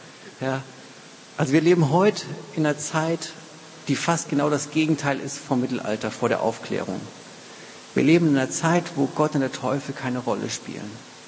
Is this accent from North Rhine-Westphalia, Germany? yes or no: no; Rhineland-Palatinate, Germany; Ich komme aus der Pfalz, aus dem Hunsrück